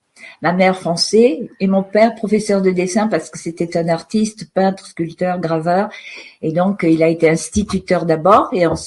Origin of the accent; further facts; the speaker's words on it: Nouvelle-Aquitaine, France; je suis originaire du Périgord noir, c'est la Dordogne, c'est en Aquitaine, c'est le sud-ouest de la France, où je suis issue d'une famille de paysans tant du côté de ma mère que du côté de mon père. Et je suis très ancrée dans ce pays